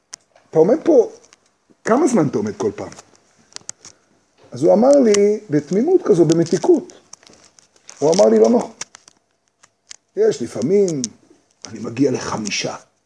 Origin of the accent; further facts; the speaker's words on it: United States; אמריקאי, שכמו שאני יושב פה עכשיו, גם הייתי יכול להיות לא עלינו מתבולל לגמרי